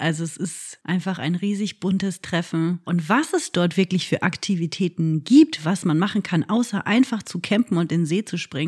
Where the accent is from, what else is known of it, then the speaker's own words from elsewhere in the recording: North Rhine-Westphalia, Germany; ich komme aus dem Ruhrpott. Ich bin diese Industriekultur und die Seegewohner dazu total gewohnt.